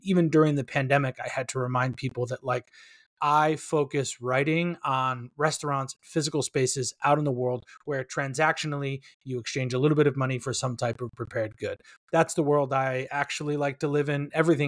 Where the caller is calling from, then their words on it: Los Angeles, California, United States; I'm on the general east side, as you would say. So sort of Eagle Rock, Highland Park, Pasadena area.